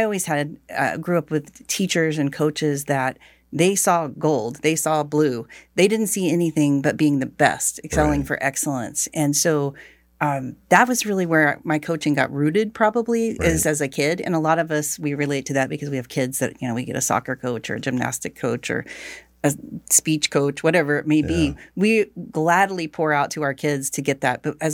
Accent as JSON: {"language": "English", "town": "Tulsa", "region": "Oklahoma", "country": "United States", "tie": "born or raised there", "said": "So I grew up here in Tulsa, and I had amazing teachers."}